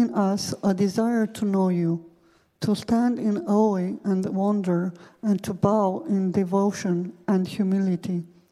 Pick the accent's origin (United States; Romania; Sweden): Romania; I'm from Romania, and I'm a member of community here